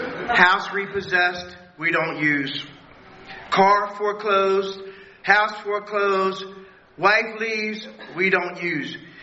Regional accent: Tokyo, Japan; now in United States; June 27, 1956, I was born and raised in Tokyo, Japan.

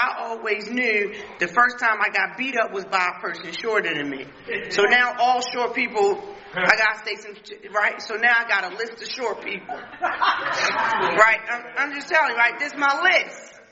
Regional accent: Jarrettsville, Maryland, United States; I was raised in Harford County, right? I was raised in Harford County.

